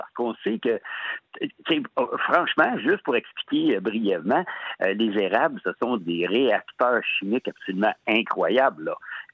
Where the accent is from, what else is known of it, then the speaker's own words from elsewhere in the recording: Saint-Eustache, Quebec, Canada; Ben, j'étais originaire de Saint-Eustache, cabane à sucre, Saint-Eustache, ça vous dit sûrement quelque chose, Mirabel, oui